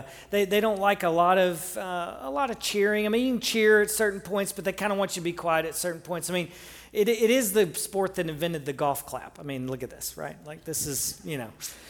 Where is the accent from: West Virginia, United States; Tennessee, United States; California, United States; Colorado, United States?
Tennessee, United States; Memphis; But I grew up in the Memphis, Tennessee area